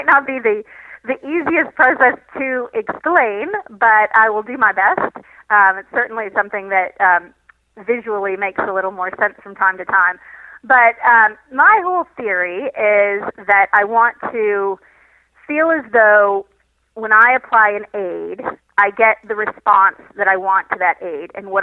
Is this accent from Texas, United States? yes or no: no; Michigan, United States; I grew up in Michigan, and the first ever eventing competition that I saw was Rolex.